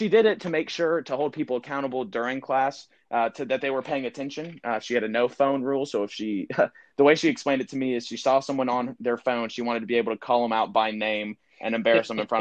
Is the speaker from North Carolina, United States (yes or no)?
yes; Charlotte, North Carolina, United States; I'm from Charlotte, all this stuff.